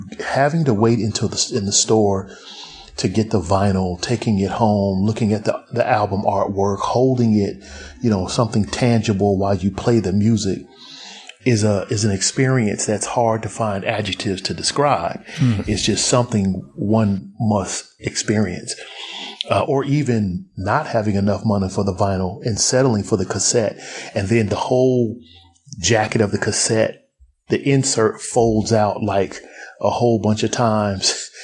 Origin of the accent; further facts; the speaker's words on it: Fort Knox, Kentucky, United States; born there; I was born in Fort Knox, Kentucky, ironically, where the gold is allegedly held. But, so I'm from kind of all over the place.